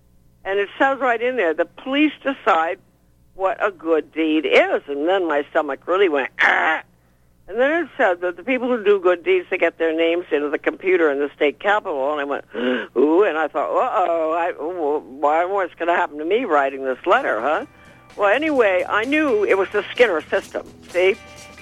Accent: Bath, Maine, United States; because I did experience it in my hometown in Bath, Maine in 2002

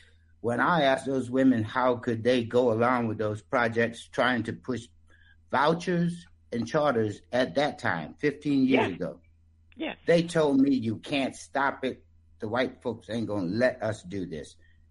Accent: Yorktown, Virginia, United States; I'm from Yorktown, Virginia, a small country community.

